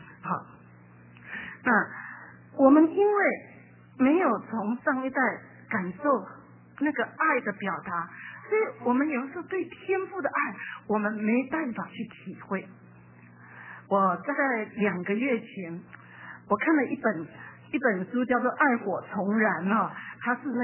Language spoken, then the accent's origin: Chinese; Taiwan; 那我们在台湾呢，我们台湾人，我们的爸爸都是受日本式教育